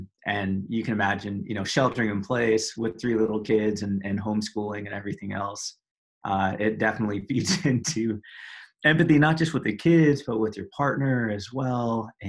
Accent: Walnut Creek, California, United States; I grew up in Walnut Creek in the East Bay.

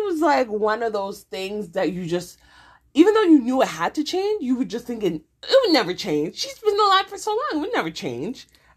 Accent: Canada; as a Canadian person, growing up in Canada

